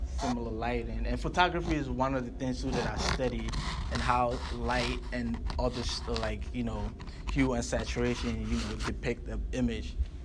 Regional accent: Ghana; born there; also born or lived in Philadelphia, United States; So I was born in Ghana.

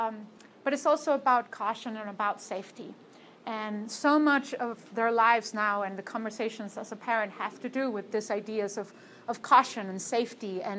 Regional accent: Mexico; I'm originally from Mexico.

